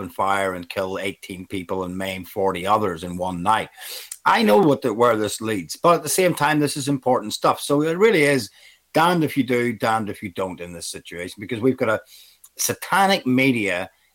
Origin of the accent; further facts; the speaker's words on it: Northern Ireland, United Kingdom; I grew up in the 80s and early 90s in Northern Ireland.